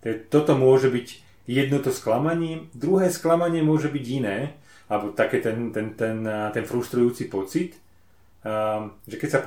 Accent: Banská Bystrica Region, Slovakia; Viete, že ja som z Banskobystrického kraja a v kraji, v ktorom pochádzam

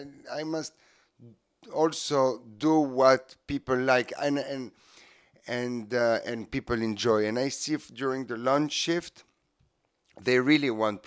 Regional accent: Switzerland; Yes, I was raised in Switzerland because I was in exile, like you said.

